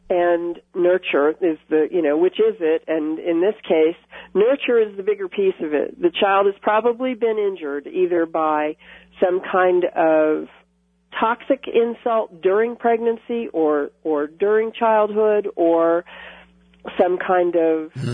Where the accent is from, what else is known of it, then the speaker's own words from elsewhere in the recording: Florida, United States; I grew up in Florida and lived in Florida for the majority of my years, and I have a family of origin in North Florida